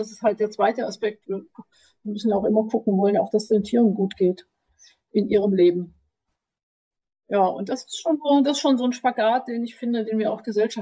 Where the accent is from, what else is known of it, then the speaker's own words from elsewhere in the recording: Baden-Württemberg, Germany; Ich bin geboren und aufgewachsen in Süddeutschland in Baden-Württemberg und das Studium, also die zentrale Vergabestelle für Studienplätze, hat mich nach Berlin verschlagen.